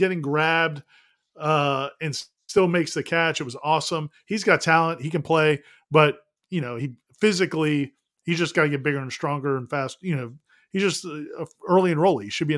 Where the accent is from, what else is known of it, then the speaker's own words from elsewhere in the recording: Miami, Florida, United States; So – growing up in Miami, Tom, this is going to surprise you. I never heard of boiled peanuts until I got to college and went on some road trips across this great Southeast.